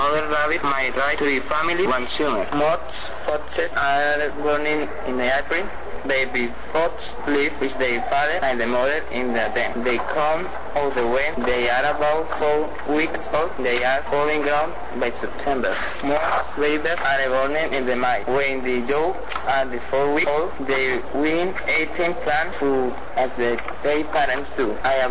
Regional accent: Bucaramanga, Santander, Colombia; I am 15 years old, I am from Bucaramanga, Santander, Colombia. I study at Promoción Social del Norte High School.

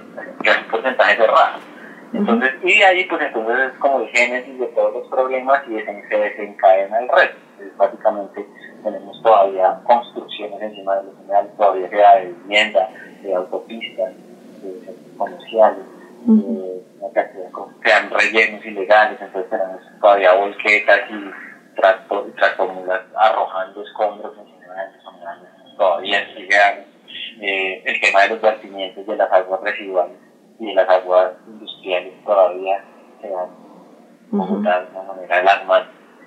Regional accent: Bogotá, Colombia; esa esencia que tenemos como bogotano

